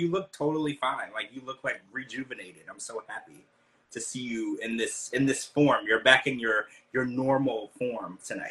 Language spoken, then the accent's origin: English; Louisiana, United States; I think that I was raised in the South, right? Like, I'm from Louisiana